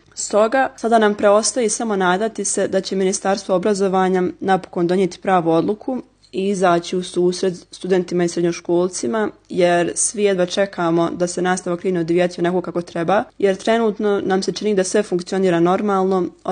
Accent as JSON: {"language": "Bosnian", "country": "Bosnia & Herzegovina", "said": "Mada, kod nas u Bosni i Hercegovini, naravno, to uvijek se malo komplikovanije jer smo podijeljeni."}